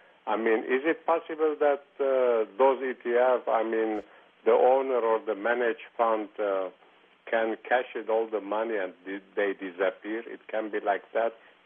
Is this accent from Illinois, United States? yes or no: no; Pasadena, California, United States; I am from Pasadena.